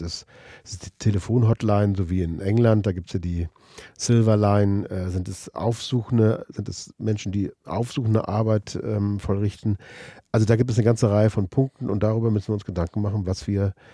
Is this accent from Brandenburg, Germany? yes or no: no; Hamburg, Germany; Nun bin ich Hamburger.